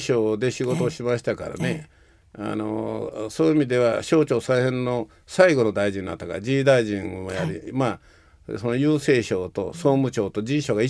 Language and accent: Japanese; Okayama, Japan; 私岡山県だから出身は